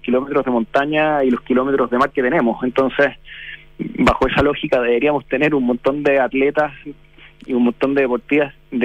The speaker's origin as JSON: {"language": "Spanish", "country": "Chile", "said": "sino que como chilenos también nos demos cuenta del potencial que tenemos"}